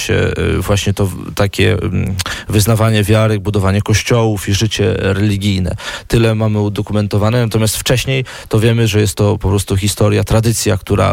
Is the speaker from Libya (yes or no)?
no; Taxila, Punjab, Pakistan; Polish is a second language; Ja pochodzę z rodziny z miejscowości Taxla, gdzie historia chrześcijan sięga świętego Tomasza, apostoła. Dlatego pochodzę właśnie z tej tradycji.